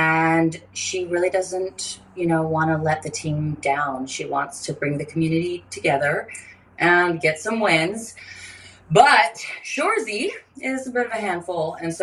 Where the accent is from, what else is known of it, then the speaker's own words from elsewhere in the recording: Canada; Because, you know, I've seen hockey. I'm Canadian